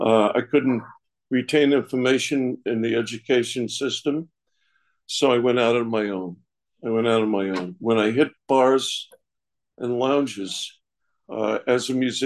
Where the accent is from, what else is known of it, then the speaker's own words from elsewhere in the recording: New York, United States; I'm from the Catskill Mountains in New York State.